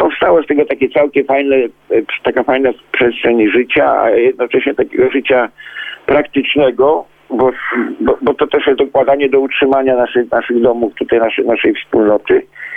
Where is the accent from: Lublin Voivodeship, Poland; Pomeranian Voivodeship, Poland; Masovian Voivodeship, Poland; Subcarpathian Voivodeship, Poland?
Pomeranian Voivodeship, Poland; Kościerzyna; bo ja pochodzę z Kościerzyny, więc z Kościerzyny, więc trudno gdzie indziej zaprosić przyjaciół, jak nie do pięknych Kaszub.